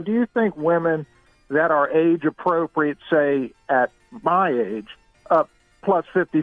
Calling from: Berlin, Maryland, United States; Berlin, Maryland.

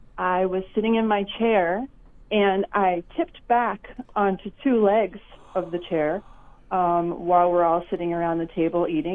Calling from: Rockaway, New Jersey, United States; I'm calling from Rockaway, New Jersey.

